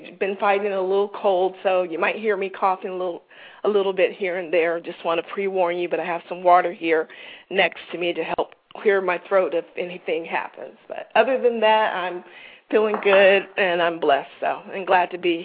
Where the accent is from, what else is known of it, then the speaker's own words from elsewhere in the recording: California, United States; I was born and raised in California. I came from a family that was about 60% Christian and maybe about 40% Muslims.